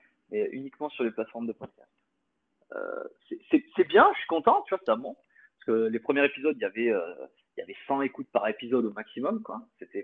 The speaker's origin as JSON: {"language": "French", "country": "France", "said": "ça se fait parce que je suis français de base et que j'en connais beaucoup plus, quoi."}